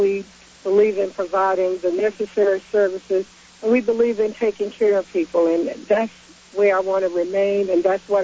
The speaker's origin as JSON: {"language": "English", "region": "North Carolina", "country": "United States", "tie": "born or raised there", "said": "I have roots of having been born and raised in Orange County"}